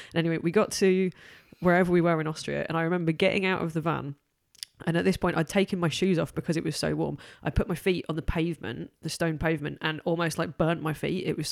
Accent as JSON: {"language": "English", "town": "Manchester", "region": "North West England", "country": "United Kingdom", "tie": "born or raised there", "said": "like Manchester Punk Festival is kind of, you know, my hometown one."}